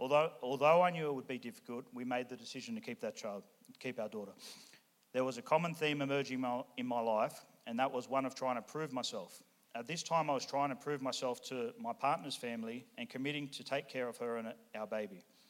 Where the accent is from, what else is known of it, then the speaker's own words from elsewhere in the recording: Sydney, New South Wales, Australia; So like I said, I grew up in Western Sydney.